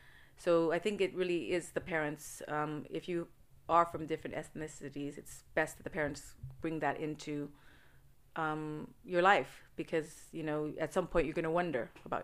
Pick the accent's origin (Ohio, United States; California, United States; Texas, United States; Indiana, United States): California, United States; born there; Yes, I am. I was born in America and California.